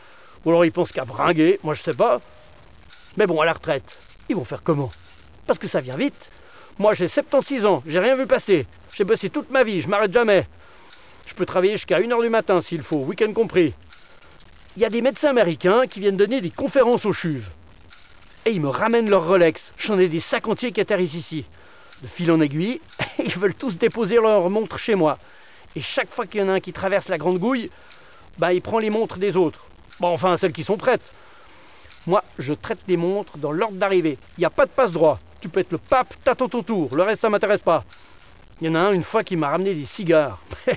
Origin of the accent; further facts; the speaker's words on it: Delémont, Jura, Switzerland; born there; Et moi, je suis né à Delémont.